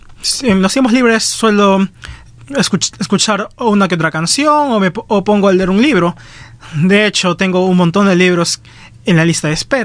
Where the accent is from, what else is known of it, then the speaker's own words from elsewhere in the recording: Lima, Peru; San Martín de Porres, Lima Norte.